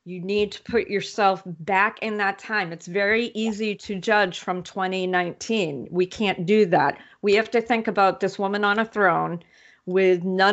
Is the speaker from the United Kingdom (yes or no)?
yes; Scotland, United Kingdom; and maybe I'm being sympathetic because I'm Scottish, whatever.